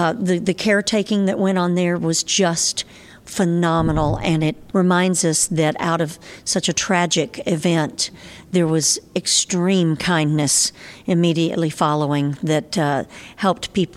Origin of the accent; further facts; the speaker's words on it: Texas, United States; I've lived back in my home state of Texas while I was raising my son because I wanted him to get to be around relatives